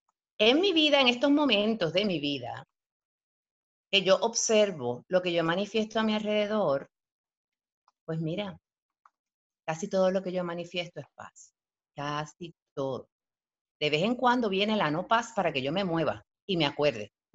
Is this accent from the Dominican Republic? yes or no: no; Puerto Rico; en mi caso que vengo de Puerto Rico